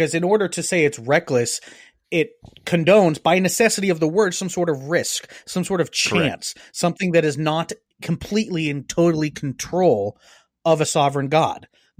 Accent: Louisiana, United States; and I'm Cajun here, guys.

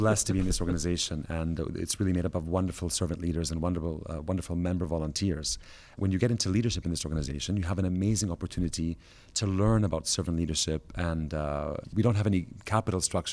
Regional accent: United States; now in Egypt; And when my brother and I grew up in the States and when we graduated from college, we moved back to Egypt.

